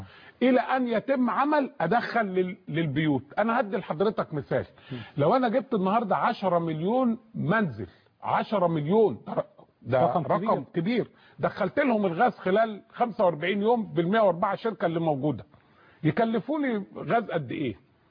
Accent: Egypt; انا مصري الغلبان

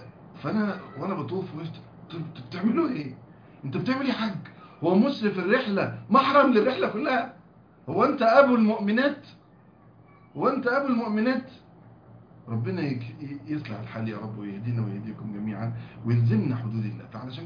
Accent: Egypt; احنا مصريين عندنا غصب عننا في الحب وفي العاطفة

